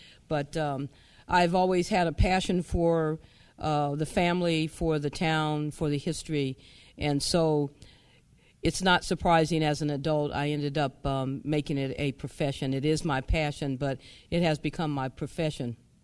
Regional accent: Pasadena, California, United States; I grew up in Pasadena, California.

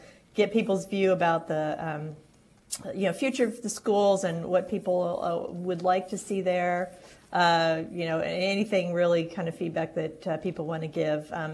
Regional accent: Indiana, United States; I do, and I grew up in Indiana. I was at Indiana University when they won the title

